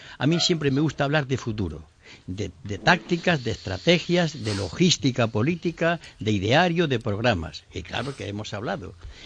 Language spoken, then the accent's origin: Spanish; Andalusia, Spain; born there; Por este orden cronológico, primero nací en Andalucía y después me hice comunista.